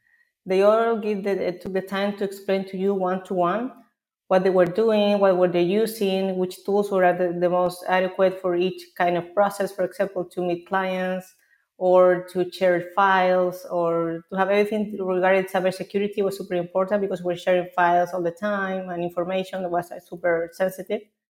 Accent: Chile; now in Barcelona, Spain; from Chile, which is my home country

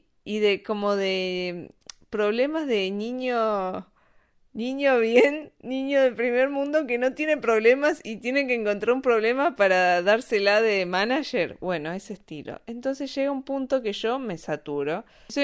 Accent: Argentina; yo soy de Argentina, tengo las cosas más claras, me desenvolví en el mundo de otra forma.

